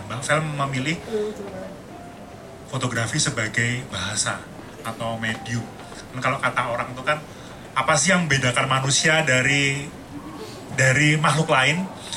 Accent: Bandung, West Java, Indonesia; karena saya besar di Bandung itu kan

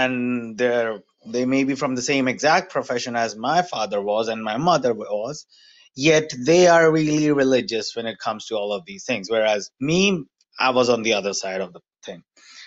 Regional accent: India; and I'm from India as well. And it's a really fun experience, or I would say the opposite of that. Growing up in India

